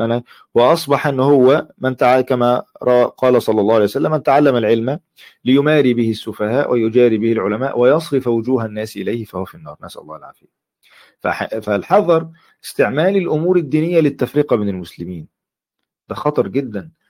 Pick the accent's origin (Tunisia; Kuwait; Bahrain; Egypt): Egypt; طبيعي أنا مصري، طبيعي أن في أشياء بتذكرني بانتماء بلدي، عيلتي، لهجتي